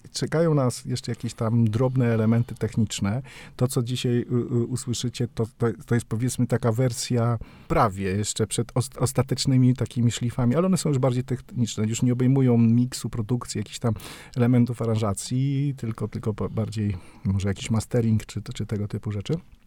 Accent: Olsztyn, Warmian-Masurian Voivodeship, Poland; My jesteśmy z Olsztyna

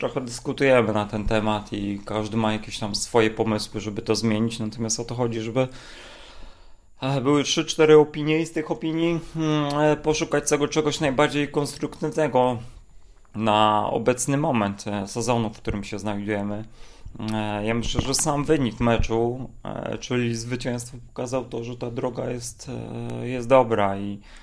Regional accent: Olsztyn, Warmian-Masurian Voivodeship, Poland; Jak wiesz, doskonale ja jestem stąd

